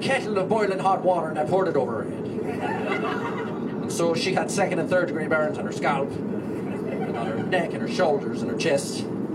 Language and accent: English; Limerick, Munster, Ireland; my hometown of Limerick, Ireland, holds a Blarney contest